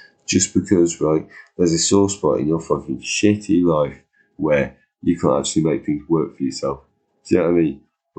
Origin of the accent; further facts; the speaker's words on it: Ireland; Because as an Irish person, I feel like living here, I've been told that English people are good.